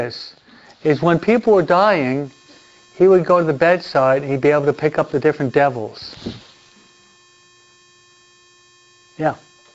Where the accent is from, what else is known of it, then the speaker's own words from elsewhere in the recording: Detroit, Michigan, United States; born there; I was born in Detroit. I only lived there 2 years, but almost all of my relatives still live there.